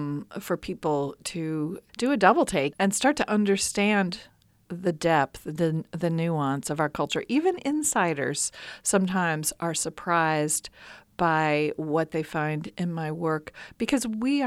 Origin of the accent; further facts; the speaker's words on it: Appalachia, United States; But I see it as really important for me as an Appalachian writer to reflect those challenges in a bigger context, and also to write about the beauty of our place